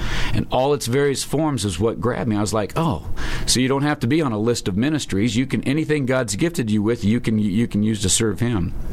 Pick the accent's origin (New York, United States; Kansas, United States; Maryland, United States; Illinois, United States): Kansas, United States; moved away; I grew up in Kansas. I moved out here to New Mexico in 1993